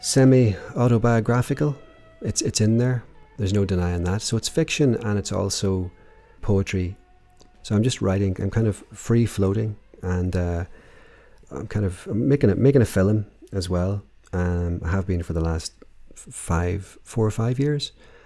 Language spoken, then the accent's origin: English; Downpatrick, Northern Ireland, United Kingdom; shouldn't my kids be growing up in Downpatrick? You know, because I'm kind of reliving my old haunts.